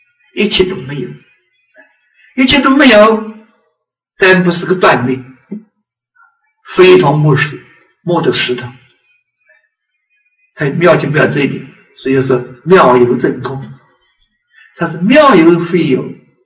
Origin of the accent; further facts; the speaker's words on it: China; 就像我们中国人说成千上万呢